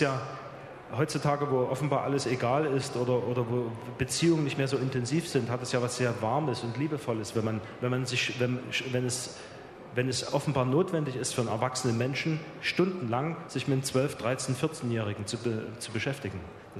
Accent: Dresden, Saxony, Germany; mit dem ich mich immer auch als Dresdner und zwangsläufig auseinandergesetzt habe.

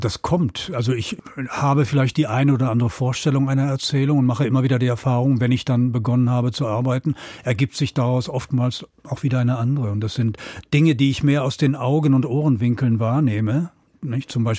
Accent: North Rhine-Westphalia, Germany; Ich bin aufgewachsen im Ruhrgebiet in einer Arbeitersiedlung, in der es sehr rau zuging.

